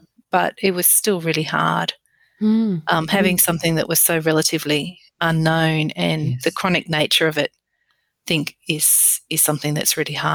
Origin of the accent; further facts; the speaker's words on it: Blaxland, New South Wales, Australia; I grew up in the Lower Blue Mountains in Blacksland. And, back then it was much more of a village than it is today. But it was a lovely place to grow up.